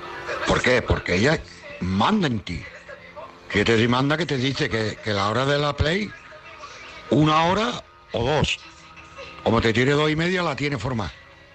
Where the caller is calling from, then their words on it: Cádiz, Andalusia, Spain; de Cádiz.